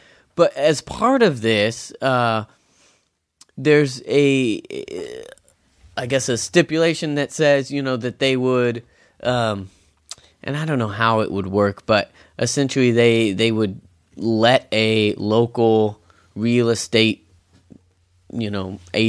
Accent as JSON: {"language": "English", "town": "Fresno", "region": "California", "country": "United States", "said": "we come from Fresno."}